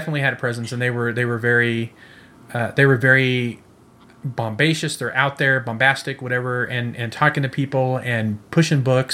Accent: Fresno, California, United States; I grew up in Fresno.

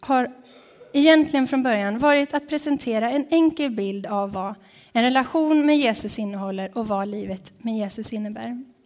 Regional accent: Dalarna County, Sweden; Jag är en trogen dalkulla och har flyttat ner hit för inte så länge sedan. Utan i augusti så flyttade vi ner hit, jag och min man Jibril.

